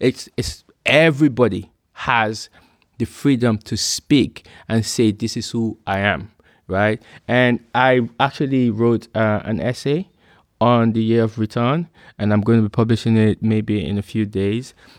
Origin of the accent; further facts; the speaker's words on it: Benin City, Edo, Nigeria; also born or lived in Lagos; now in Ghana; I'm from Benin. Right, but I'm Asian. But then I'm from Edo State. Then I moved to Lagos, and I have a bit of being a Lagosian. Then I moved to Ghana, and I've been in Ghana for 6 years.